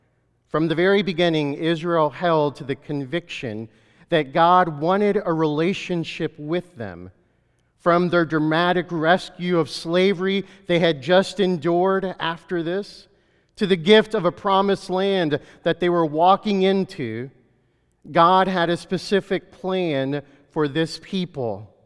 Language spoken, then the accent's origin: English; El Salvador; an international build in my home country of El Salvador.